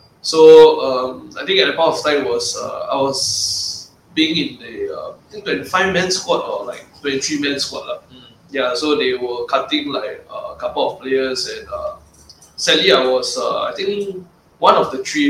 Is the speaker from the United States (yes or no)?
no; Singapore; all Singaporean.